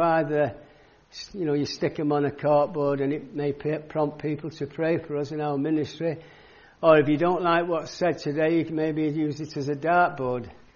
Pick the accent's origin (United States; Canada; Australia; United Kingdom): United Kingdom; Warrington, North West England; now in Ghana; I'm from Warrington in Lancashire, formerly in Lancashire. They moved us to Cheshire, which was causing outroar amongst the common people in Lancashire, in Latchford.